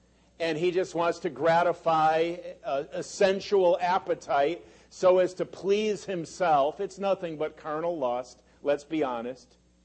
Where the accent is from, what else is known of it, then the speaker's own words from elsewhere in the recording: Connecticut, United States; I went up to my home state of Connecticut.